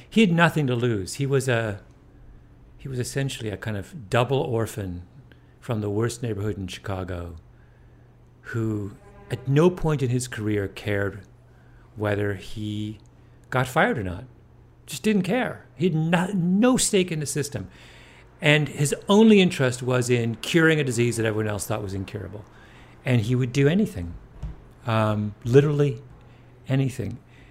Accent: Canada; I grew up in Canada

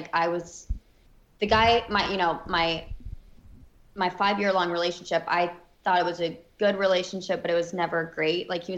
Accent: Alabama, United States; I'm from Alabama, so I was always just kind of like, you know, I'd only seen like the South really and not done a bunch of traveling.

